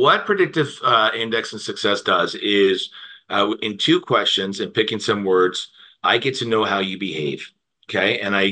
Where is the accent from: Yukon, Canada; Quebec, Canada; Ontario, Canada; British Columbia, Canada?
Ontario, Canada; Oshawa; But Whitby, Ontario, born and raised in Oshawa, Whitby area, playing sports all my life